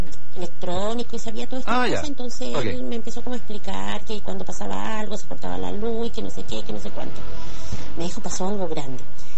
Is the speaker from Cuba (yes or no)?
no; Alerce, Los Lagos, Chile; Yo soy de acá, de Alerce.